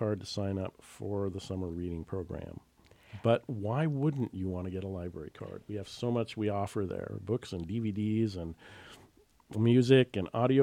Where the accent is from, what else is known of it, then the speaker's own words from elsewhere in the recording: Sitka, Alaska, United States; I grew up here in Sitka, and the library was one of my favorite places in the world.